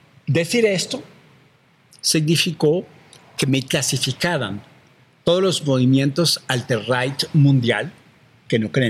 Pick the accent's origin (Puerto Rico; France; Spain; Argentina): France; En mi país, en Francia, estamos hablando de 48.000, 50.000 muertos por año